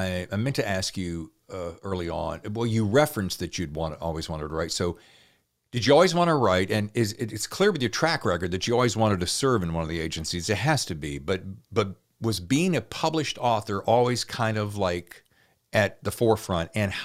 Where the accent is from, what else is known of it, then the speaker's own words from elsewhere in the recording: the South, United States; I'm from the South originally